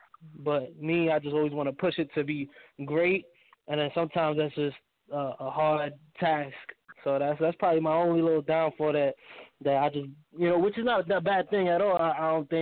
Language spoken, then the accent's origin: English; Lebanon, Pennsylvania, United States; also born or lived in Bronx / Manatí; I was born in the Bronx, New York. Then about a couple years after that, I went to Puerto Rico, a little town called Manatí. And then after that, about like eight, 9 years old, I came down to Lebanon, Pennsylvania.